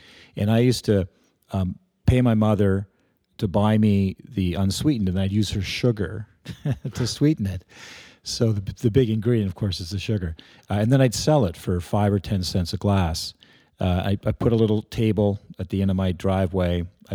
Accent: Montreal, Quebec, Canada; also born or lived in Vancouver; No, we lived in Vancouver from, I was born in 61. And we moved the centennial year, we moved to Montreal when the big 100-year anniversary

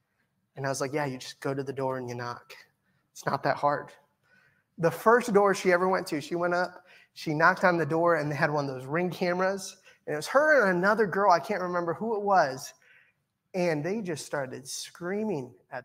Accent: Cambodia; English is a second language; I'm from Cambodia. We don't have those there. No, we have toilets.

